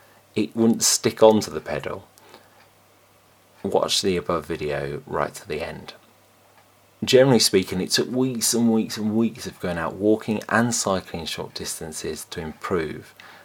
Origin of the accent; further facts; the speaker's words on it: Wellingborough, East Midlands, United Kingdom; I made my hometown pride my target, and I managed to get there.